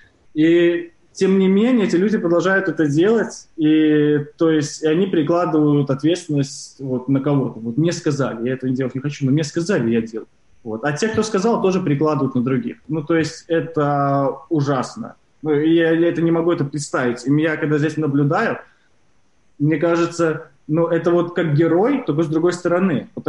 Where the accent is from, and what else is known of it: Belarus